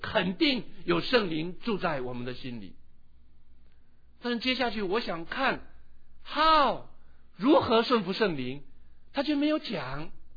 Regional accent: China; 我们中国人有孔孟思想，我们中国人有四维八德，我们中国人有伦理，我们中国人有孝道，我们中国人讲忠讲善

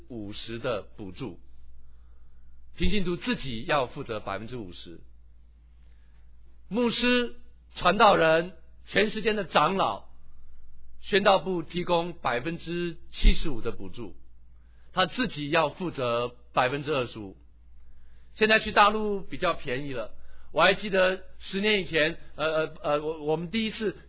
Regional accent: China; 因为我们中国人又很注重情面的问题

